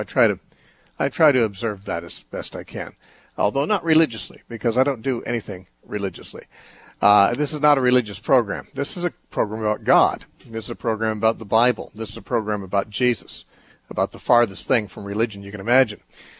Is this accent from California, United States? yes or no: yes; Temecula, California, United States; Tomorrow I'm holding a meeting in Temecula. That's my hometown where I live.